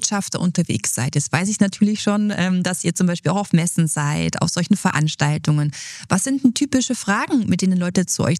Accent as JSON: {"language": "German", "region": "Bavaria", "country": "Germany", "said": "Ich komme aus dem Allgäu"}